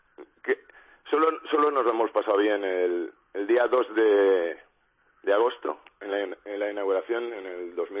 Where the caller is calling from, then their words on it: Mataró, Catalonia, Spain; de Mataró.